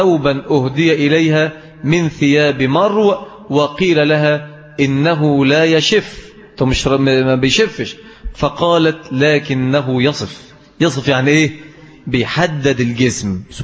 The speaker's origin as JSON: {"language": "Arabic", "town": "Mansoura", "region": "Dakahlia", "country": "Egypt", "said": "وهذا أمر لا نفتخر به ولكن نذكره لأنه مذمة في بلدنا المنصور"}